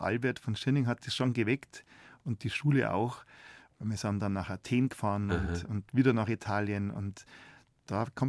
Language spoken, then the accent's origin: German; Munich, Bavaria, Germany; Ich bin aus einer richtigen Münchner Familie noch.